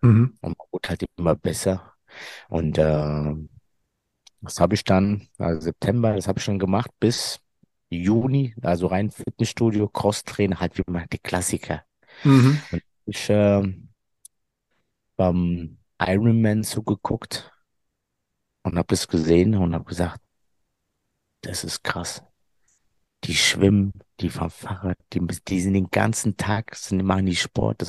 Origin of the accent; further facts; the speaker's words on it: Hesse, Germany; accent: Frankfurt dialect; Ich bin 38 Jahre alt, komme aus dem Raum Frankfurt, wie man an dem Dialekt raushören kann.